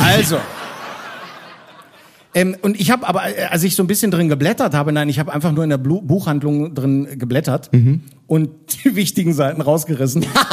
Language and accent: German; Netherlands; Das wäre für mich nochmal als Niederländer so ein Circle of Life.